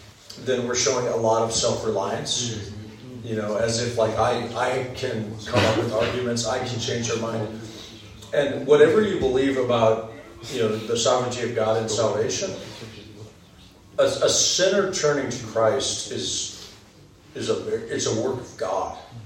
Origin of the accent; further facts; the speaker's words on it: United States; certainly as an American, especially in America